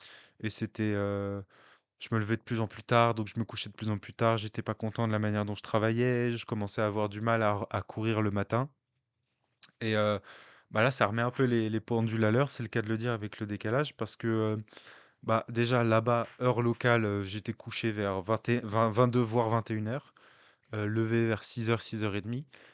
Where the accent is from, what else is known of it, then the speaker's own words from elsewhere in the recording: Martinique; accent: Martiniquais; dans ma tête, c'est produit avec l'accent martiniquais. Donc je vous épargne mon accent martiniquais.